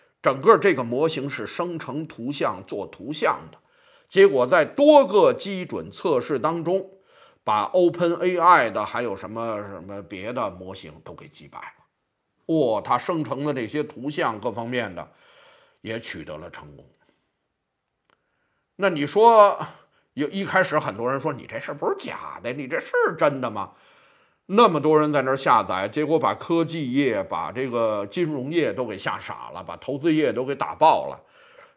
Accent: China; 这是我们中国人的一个本事啊

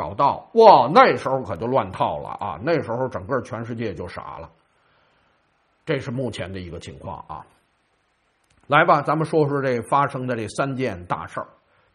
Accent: China; 实际上按照我们中国人的说法，他应该叫秘书长。

